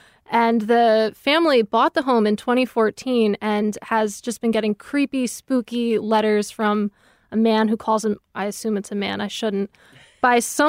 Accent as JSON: {"language": "English", "town": "Westfield", "region": "New Jersey", "country": "United States", "tie": "born or raised there", "said": "So this is a story that's near and dear to my heart since I grew up in Westfield, New Jersey."}